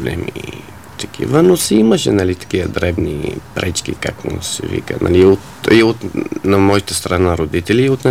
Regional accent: Syria; Bulgarian is a second language; moved away as an adult; now in Bulgaria; понеже съм, нали, от Сирия. Аз и това, както се вика, избягах от Сирия

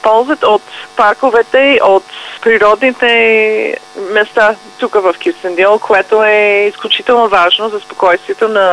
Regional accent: Hershey, Pennsylvania, United States; Bulgarian is a second language; В едно малко градче в щата Пенсилвания, казва се Хърши.

